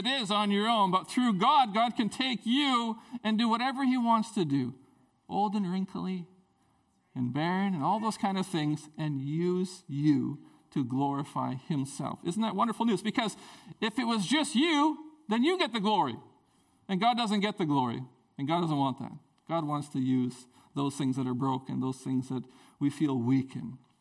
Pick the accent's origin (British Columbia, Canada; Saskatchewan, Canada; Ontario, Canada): British Columbia, Canada; Prince Rupert; I grew up in Prince Rupert.